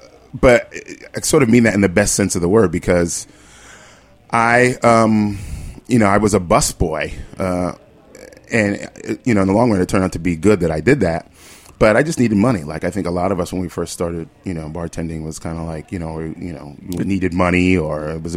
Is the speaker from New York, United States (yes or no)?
yes; New York City, New York, United States; I am actually from New York.